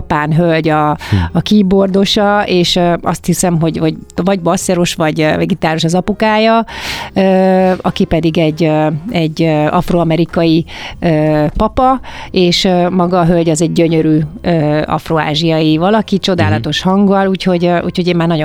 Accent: Hungary

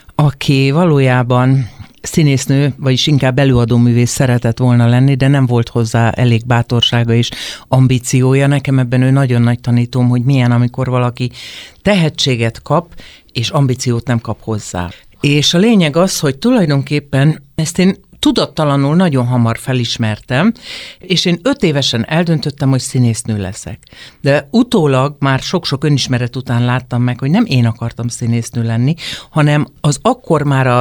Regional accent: Hajdúnánás, Hajdú-Bihar, Hungary; born there; És akkor még ugye 66-ban születtem Hajdón Ánáson, tehát olyan nagyon sok kikapcsolódás, mint az olvasás nem volt.

